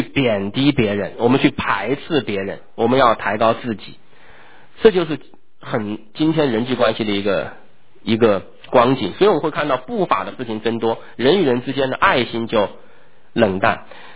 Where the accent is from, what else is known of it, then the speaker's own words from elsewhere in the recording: China; 或者说我们中国人很多都知道香港跟我们中国大陆是一国两制啊